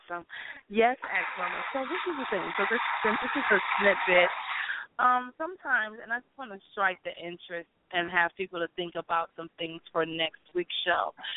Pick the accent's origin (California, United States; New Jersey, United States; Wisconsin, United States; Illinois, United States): Wisconsin, United States; Milwaukee; I'm from Milwaukee, Wisconsin.